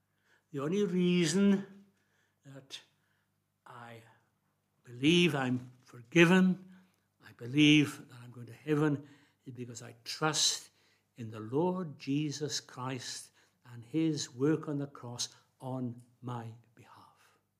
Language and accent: English; Wales, United Kingdom; growing up in South Wales in a little chapel and going to Sunday school till I was about 11 or so and then forsaking the whole thing